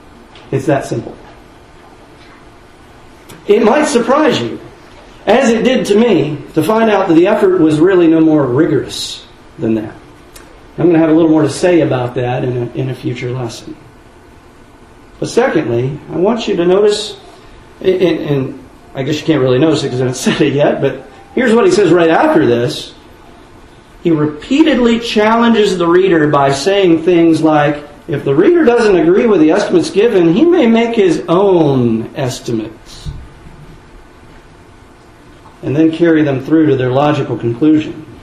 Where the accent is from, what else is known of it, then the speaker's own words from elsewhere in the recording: Gainesville, Georgia, United States; born there; I was born in Gainesville, Georgia. Lived in a lot of places, but that's where I was born. Population 34,000.